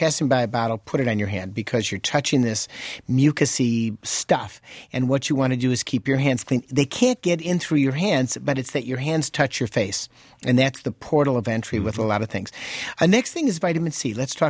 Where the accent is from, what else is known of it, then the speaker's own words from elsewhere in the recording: Wisconsin, United States; not just because I'm from Wisconsin and live here